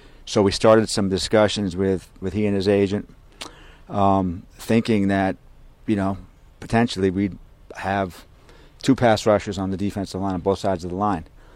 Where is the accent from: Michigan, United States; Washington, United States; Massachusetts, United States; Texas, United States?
Massachusetts, United States; I'm from Massachusetts, right down the street.